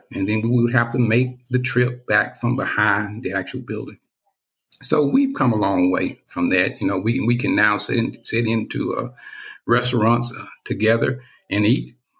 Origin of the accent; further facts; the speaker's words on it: Deep South, United States; things were very, very tough for a young Black kid growing up in the Deep South in the 1960s.